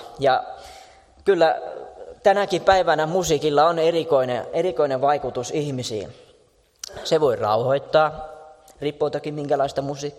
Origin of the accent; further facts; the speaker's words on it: Lohja, Uusimaa, Finland; Olen kotoisin Lohjalta ja muistan, kun asuin Lohjan keskustassa